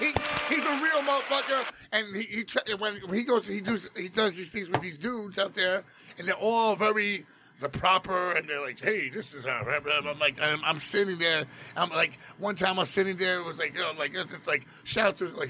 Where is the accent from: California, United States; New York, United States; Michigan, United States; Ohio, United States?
New York, United States; Jackson Heights; I went to Junior High School 10, and I was like, I'm from Jackson Heights